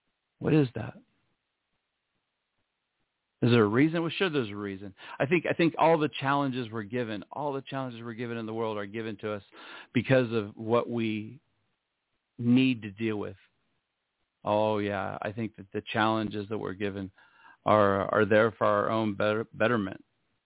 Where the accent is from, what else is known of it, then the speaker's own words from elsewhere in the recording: Ohio, United States; now in Las Vegas, United States; Las Vegas is a very, very interesting town. I grew up in Ohio.